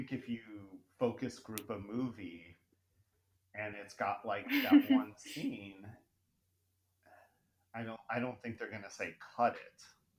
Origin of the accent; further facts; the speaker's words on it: England, United Kingdom; I'm an English person